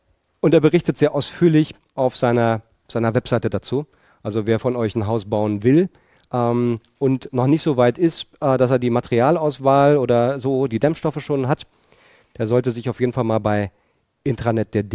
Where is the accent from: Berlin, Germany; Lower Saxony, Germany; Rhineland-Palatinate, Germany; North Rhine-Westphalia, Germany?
Berlin, Germany; ich komme aus Berlin